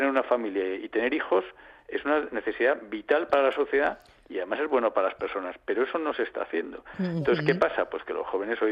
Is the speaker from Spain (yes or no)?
yes; Asturias, Spain; born there; Yo soy de Asturias de nacimiento, bueno, Asturias... es de llorar, vamos, ya el... Mire, yo nací en Asturias en 1960.